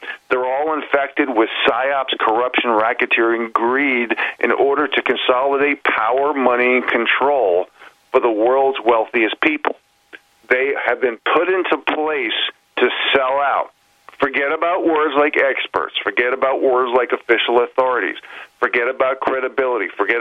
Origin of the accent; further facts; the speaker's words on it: United States; I do this strictly as an obligation because I am an American, and that is it.